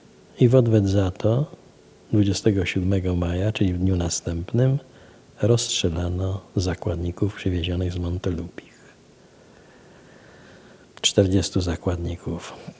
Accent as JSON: {"language": "Polish", "town": "Brest", "region": "Brest Region", "country": "Belarus", "tie": "born or raised there", "said": "tuż przed wojną został starostą w Brześciu nad Bugiem. To jest moje rodzinne miasto."}